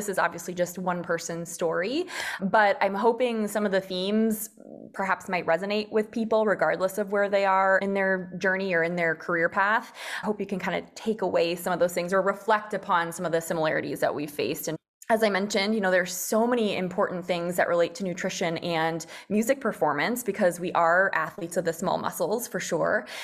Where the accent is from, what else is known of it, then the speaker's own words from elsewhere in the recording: Iowa, United States; but I transferred schools back to my home state of Iowa